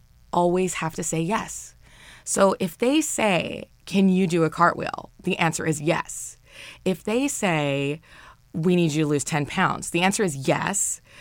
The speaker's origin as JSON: {"language": "English", "region": "California", "country": "United States", "tie": "born or raised there", "said": "I grew up in Orange County, and I went to the Orange County High School of the Arts"}